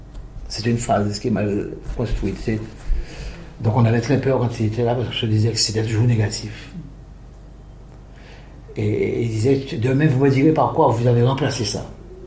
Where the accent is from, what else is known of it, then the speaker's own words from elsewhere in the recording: Pointe-à-Pitre, Guadeloupe, France; born there; Je suis né à Pointe-à-Pitre.